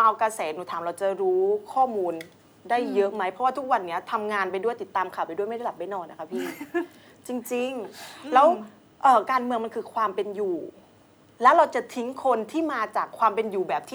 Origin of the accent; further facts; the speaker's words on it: Songkhla, Thailand; หนูมาในนามของมิสแกรนด์ระนองแต่ว่าเกิดอยู่ที่จังหวัดสงขลา